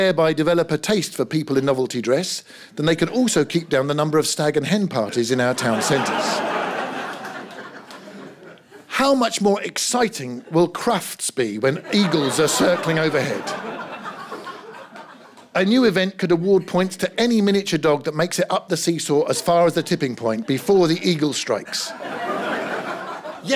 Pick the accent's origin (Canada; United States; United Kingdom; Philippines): United Kingdom; England; accent: English; she loves to skip my quaint English accent